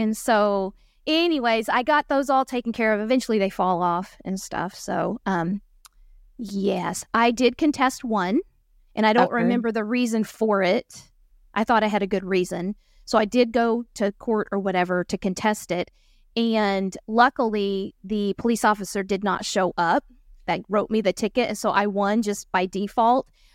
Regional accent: Oklahoma, United States; And we're from Oklahoma, and we got Altus, Oklahoma.

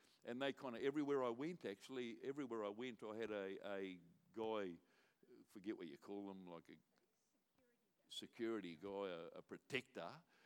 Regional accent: New Zealand; because I come from New Zealand

